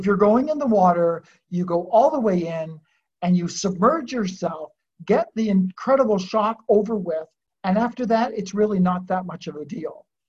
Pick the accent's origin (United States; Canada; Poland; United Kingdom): Canada; New Brunswick; I'm from New Brunswick, Canada